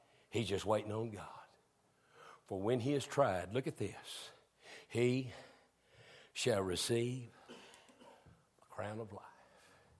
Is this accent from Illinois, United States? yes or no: no; Texas, United States; Now, I'm from Texas, so I'll use a horse.